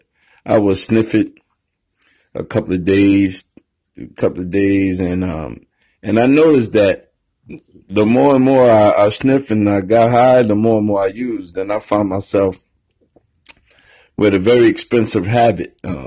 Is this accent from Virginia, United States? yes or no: no; Newark, New Jersey, United States; But my thing is, I grew up in Newark and in the inner city. I know my way around